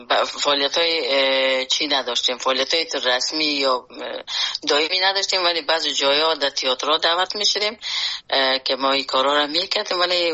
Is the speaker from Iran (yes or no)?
no; Afghanistan; born or raised there; moved away